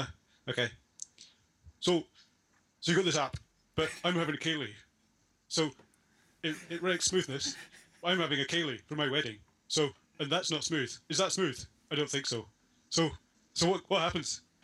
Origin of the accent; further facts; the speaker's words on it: Scotland, United Kingdom; Because I'm Scottish.